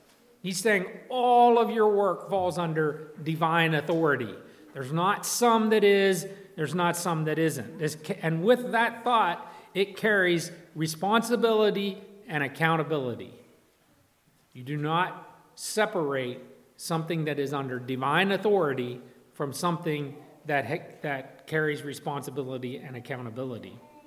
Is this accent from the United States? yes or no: yes; United States; And I'm pretty American